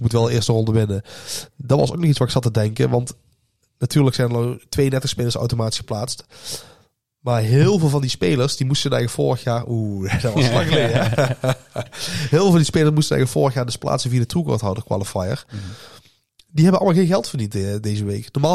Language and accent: Dutch; Sweden; Dutch is a second language; Ik kom uit Zweden.